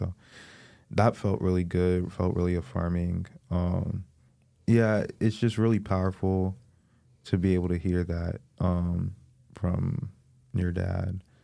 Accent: San Diego, California, United States; I was born and raised in San Diego, you know, I think I'm technically like a third generation San Diegan

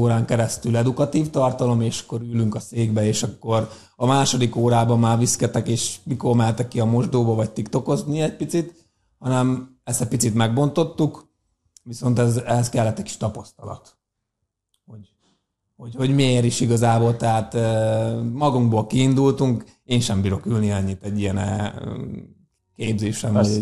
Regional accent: Debrecen, Hajdú-Bihar, Hungary; és ehhez most Debrecent választottuk, hisz ugye onnan származunk

